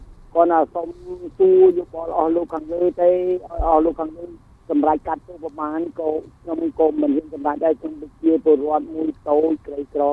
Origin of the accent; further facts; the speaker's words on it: Phnom Penh, Cambodia; នៅក្នុងក្រុមគ្រួសារខ្ញុំកើតនៅភ្នំពេញហើយខ្ញុំរស់នៅភ្នំពេញដែរ